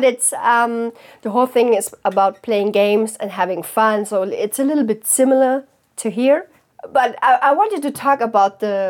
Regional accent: Germany; English is a second language; I'm coming from Germany and in big cities it's okay, but I'm also living in a small village

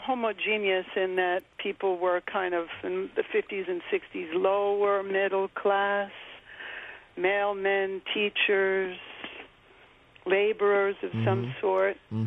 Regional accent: Bronx, New York, United States; I grew up in the Bronx, 10 blocks north of Yankee Stadium, in the late 50s and 60s, when the Bronx was a homogeneous neighborhood.

